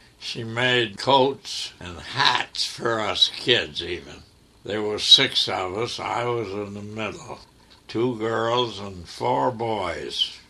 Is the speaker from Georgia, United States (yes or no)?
no; Mechanicville, New York, United States; born there; I was born in Mechanicville, New York, which is called an Irish-Italian neighborhood.